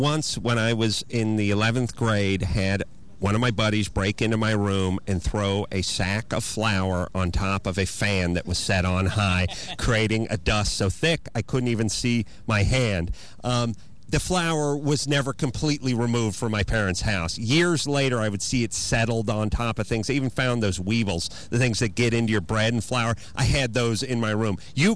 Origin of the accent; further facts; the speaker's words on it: United States; I'm an American.